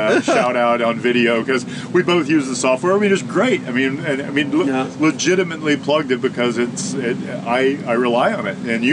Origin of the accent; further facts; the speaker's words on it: Idaho, United States; I'm from Idaho. I'm people phobic.